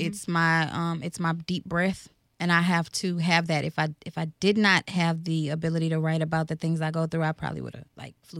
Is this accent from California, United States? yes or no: no; Texas, United States; I'm from the east side. I'm from Clint Park, Texas.